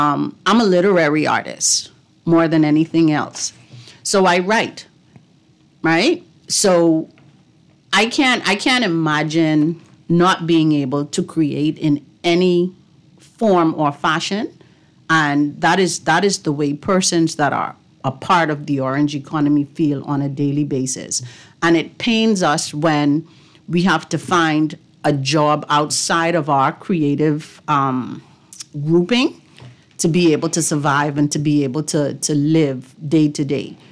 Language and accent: English; Knowles, Cat Island, Bahamas; So I'm from Cat Island. I'm from Knowles's and a Bluff. So you know that's the cultural hub of the Bahamas. And I grew up in a family where Bahamian culture was promoted